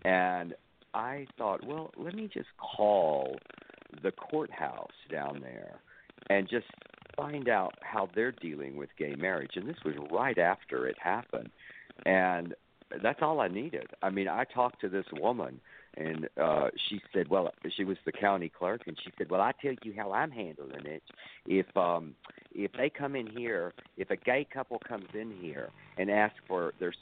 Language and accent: English; Winters, Texas, United States; when I was a little boy, growing up in Winters, Texas, where Sorted Lives is set